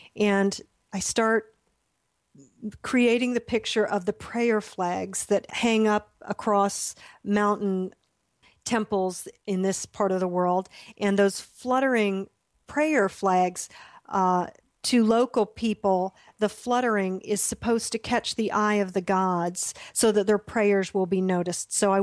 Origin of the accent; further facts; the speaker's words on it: Florida, United States; And again, I'm from Florida, so we don't experience scree around here.